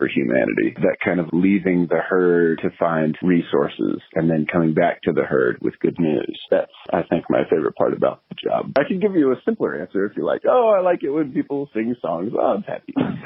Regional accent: Texas, United States; When I grew up religious in Texas, my mother used to sing for our church

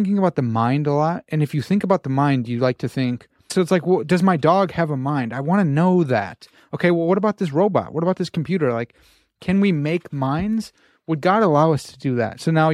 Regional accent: United States; It's Pensees, but I'm an American swine, so I say Pensees.

